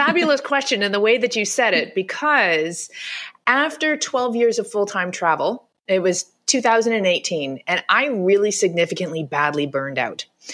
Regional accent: Toronto, Ontario, Canada; And I got back to Canada and I set up a place in Toronto, which is my hometown.

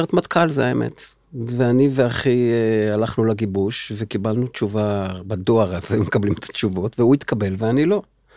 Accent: Haifa, Haifa District, Israel; אני גדלתי בחיפה.

